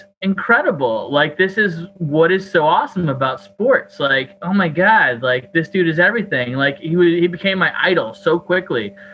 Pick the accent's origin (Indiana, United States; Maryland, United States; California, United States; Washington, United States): California, United States; San Diego; born there; But I was born in San Diego. And so I was born in San Diego Naval Hospital because my dad was in the Navy.